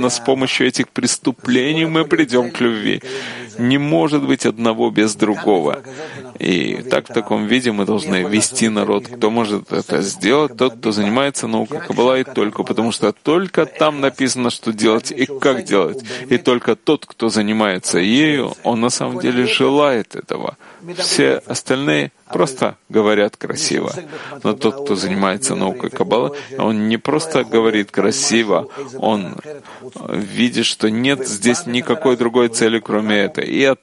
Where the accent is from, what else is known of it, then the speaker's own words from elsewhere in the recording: Russia; now in Israel; Как и он, который приехал из Йемена, а я приехал из России.